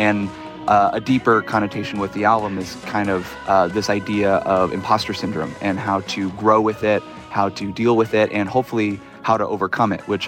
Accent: United States; And yeah, I'm not Japanese American, I'm Chinese American.

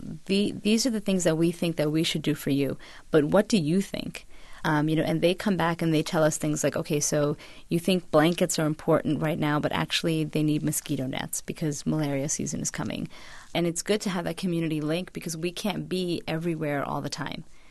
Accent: India; Myself, I'm Indian.

